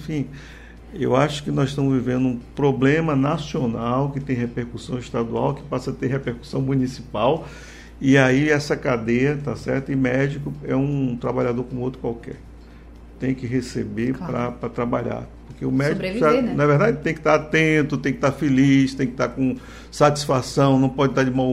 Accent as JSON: {"language": "Portuguese", "town": "Una", "region": "Bahia", "country": "Brazil", "tie": "born or raised there", "said": "Vou pegar um exemplo aqui, simples. Una, minha terra natal."}